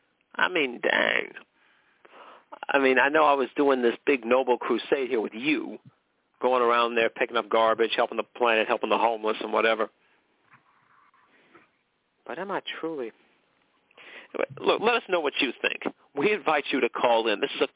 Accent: McKinleyville, California, United States; I basically spent most of my life living in McKinleyville, California. That was my hometown. I was born there, raised there, lived there.

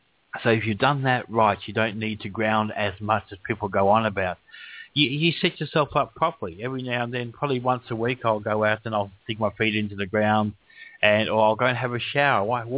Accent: Australia; I'm an Aussie. Language warning. Please remember that I'm forcing Australians to have a tendency to swear their heads off.

